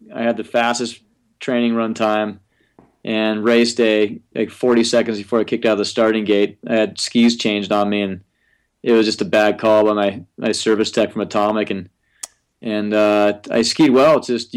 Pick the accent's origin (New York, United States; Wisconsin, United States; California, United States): California, United States; Tahoe; I grew up skiing in Tahoe